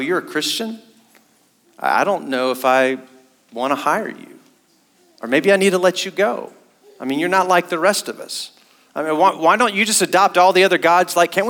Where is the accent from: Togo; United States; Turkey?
Togo; West Africa; also born or lived in Europe / Belarus; I grew up the first half of my life in other countries. I grew up in West Africa. I lived in Europe for a season. I lived in Belarus for almost a year.